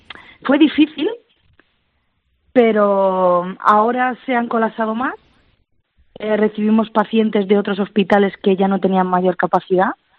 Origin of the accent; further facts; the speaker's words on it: Spain; moved away as an adult; now in Germany; me quedé sin trabajo en España. Me cerraron las puertas en mi país para trabajar. Estuve 9 meses en paro. Y decidí que yo quería ejercer mi profesión, porque amo mi profesión, y decidí emigrar.